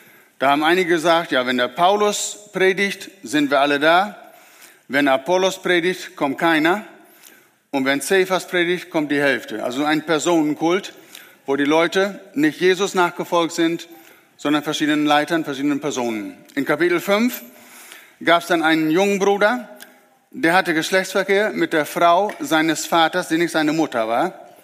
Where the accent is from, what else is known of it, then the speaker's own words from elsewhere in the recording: Lower Saxony, Germany; now in Argentina; Wahrscheinlich habt ihr es inzwischen erraten durch meinen Akzent. Ich komme aus Ostfriesland. Ich spreche normalerweise Plattdeutsch. Irgendwie hört man das immer wieder. Wir sind also seit 1999 in Argentinien